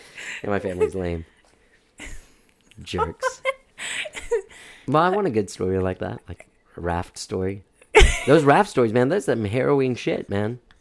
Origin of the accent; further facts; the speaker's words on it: Miami, Florida, United States; moved away; Yeah. I'm from Miami.